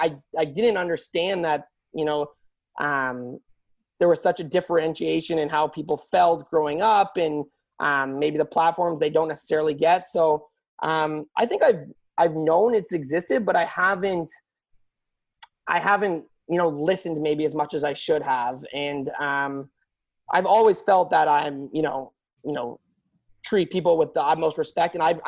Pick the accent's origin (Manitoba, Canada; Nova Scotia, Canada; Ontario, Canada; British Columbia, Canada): Ontario, Canada; Oakville; also born or lived in Richmond Hill; So I grew up, I was born in Richmond Hill. My parents divorced when I was young, and then I grew up with a single mom in Oakville, Ontario.